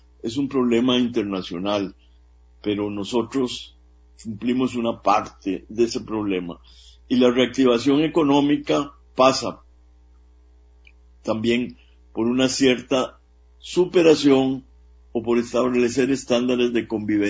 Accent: Costa Rica; hay que ser conscientes como costarricenses, todos los costarricenses

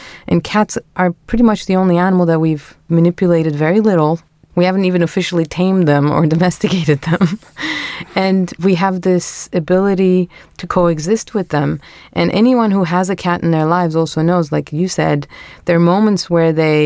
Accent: Istanbul, Turkey; Well, I was lucky enough to have been born and raised in Istanbul and had my childhood mostly in the backyard of our apartment building with cats.

